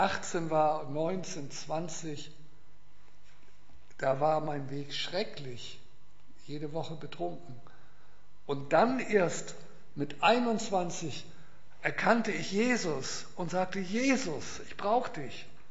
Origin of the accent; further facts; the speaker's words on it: Hamburg, Germany; born there; Ich bin ja in Hamburg geboren